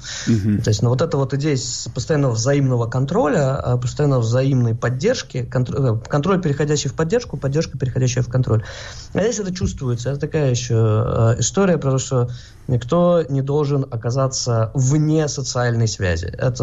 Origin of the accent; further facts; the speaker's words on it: Moscow, Russia; now in Israel